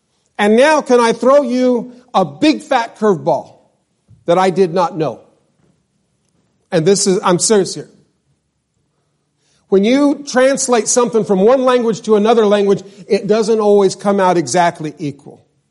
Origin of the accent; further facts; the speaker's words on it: New Mexico, United States; Hey, I'm from New Mexico. That works real good for me. Y'all.